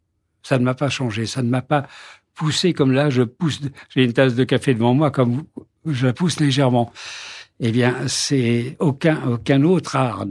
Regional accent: Chamalières, Auvergne-Rhône-Alpes, France; born there; mon père est né à Besançon. Moi, je suis né à Chamalières parce que mon père était chez Michelin à l'époque, qui était Clermont-Ferrand. Enfin, bref, voilà. On est des Alsaciens de la France de l'intérieur, comme on dit.

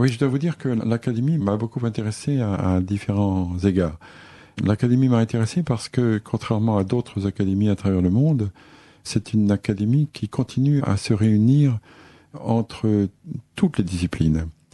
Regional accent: Brittany, France; born there; parce que je suis né en Bretagne

